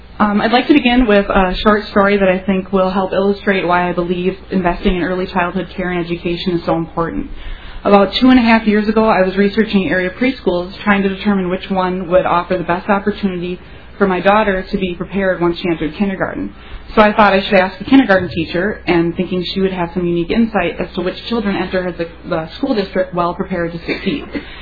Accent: Cambridge, Massachusetts, United States; I'm from Cambridge, which is in Representative Eastland's district.

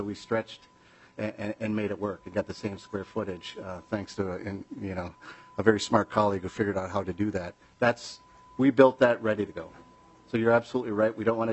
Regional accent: Nashwauk, Minnesota, United States; first of all, I grew up in Nashwauk, so I'm very familiar with your ice rink over there.

